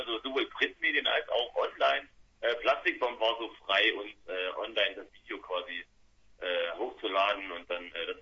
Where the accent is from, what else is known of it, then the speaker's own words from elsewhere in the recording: Rostock, Mecklenburg-Vorpommern, Germany; In meine Heimat.